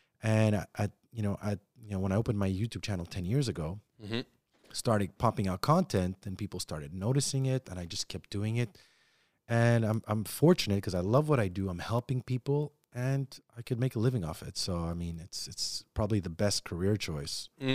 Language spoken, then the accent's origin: English; Montreal, Quebec, Canada; I grew up in Park Extension. So, you know, I grew up between Cremisy and Liège.